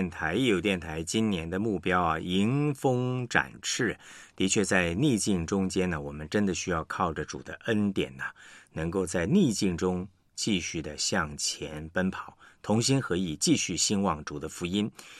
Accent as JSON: {"language": "Chinese", "country": "China", "said": "那么可能在我们中国人的观念里面呢，我们会觉得哎呀，这些是所谓的教会的领袖负责人。"}